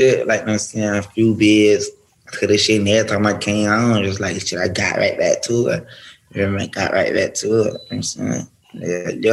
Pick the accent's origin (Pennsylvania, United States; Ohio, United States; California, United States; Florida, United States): Florida, United States; Pompano Beach; I'm from Pompano, I pop a hole, yeah.